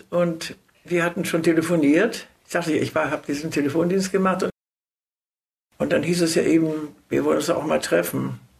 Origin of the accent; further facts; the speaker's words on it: Stargard, West Pomeranian Voivodeship, Poland; Ich komme aus Pommern. Aus Hinterpommern bin ich sehr stolz drauf. Jawohl, ich bin eine Pomeranze. Ich sah meine Mutter ja so früh, da bin ich erst knapp 2 gewesen und hat meine Großmutter mich zu sich nach Stargard geholt.